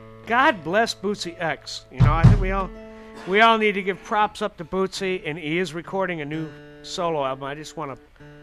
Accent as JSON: {"language": "English", "town": "Roseville", "country": "United States", "said": "That's like, I came from Roseville, man."}